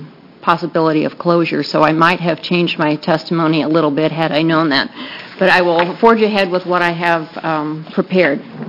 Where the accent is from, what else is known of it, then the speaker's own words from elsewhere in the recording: Bend, Oregon, United States; I'm from Bend, Oregon.